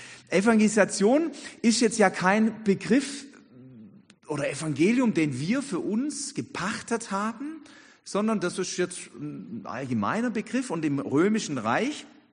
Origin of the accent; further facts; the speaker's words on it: Ditzingen, Baden-Württemberg, Germany; für mich meine alte Heimatstadt, weil ich hier ja groß geworden bin.